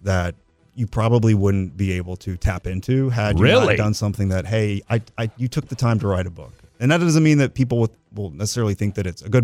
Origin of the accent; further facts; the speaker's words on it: Houston, Texas, United States; So I grew up in Houston when the Oilers left.